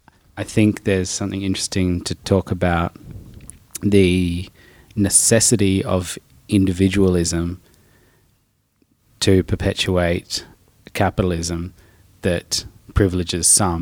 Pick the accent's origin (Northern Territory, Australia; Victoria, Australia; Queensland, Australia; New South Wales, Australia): Northern Territory, Australia; Darwin; I grew up in Darwin where there was a large Filipino community and was in a breakdance crew where most of the boys were somewhat Filipino.